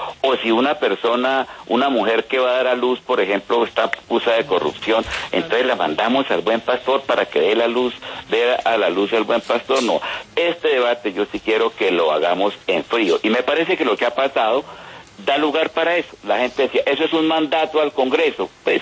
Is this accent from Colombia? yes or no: yes; Chaparral, Tolima, Colombia; eso sí me traslada a mi infancia, adolescencia en Chaparral